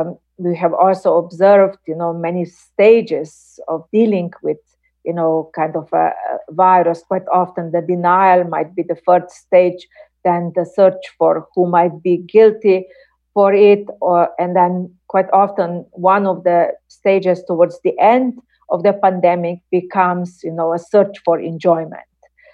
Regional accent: Slovenia; In my home country, Slovenia, we have had, you know, debates

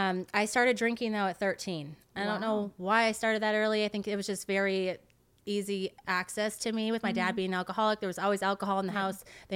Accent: Wisconsin, United States; moved away as an adult; now in California, United States; Well, actually, I'm originally from Wisconsin.

